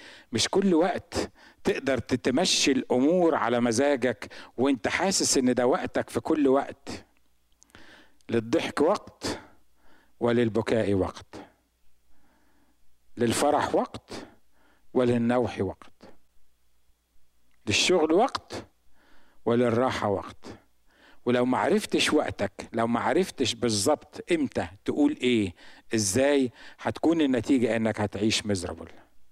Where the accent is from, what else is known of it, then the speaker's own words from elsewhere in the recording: Egypt; أوبن دورز كان عندنا في مصر